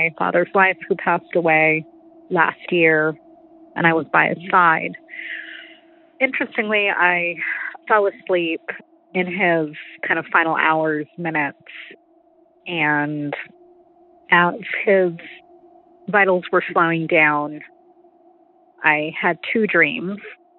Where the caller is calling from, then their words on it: California, United States; I'm calling from Southern California.